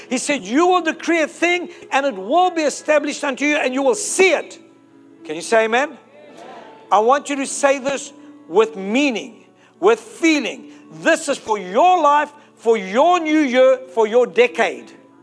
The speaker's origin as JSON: {"language": "English", "country": "South Africa", "said": "My wife is brilliant at this stuff because me, I'm South African Lebanese."}